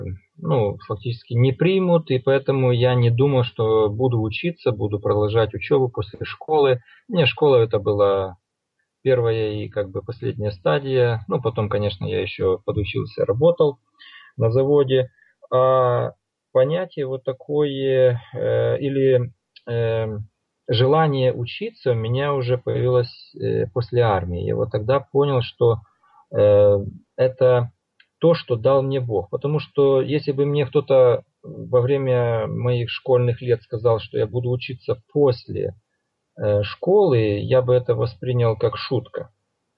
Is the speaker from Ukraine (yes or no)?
yes; Ukraine; born there; Родился я в Украине. Мои родители посещали церковь, были членами церкви баптистской. И я с детства посещал церковь